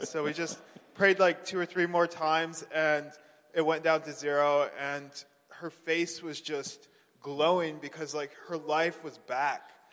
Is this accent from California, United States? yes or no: no; Michigan, United States; I'm from Michigan.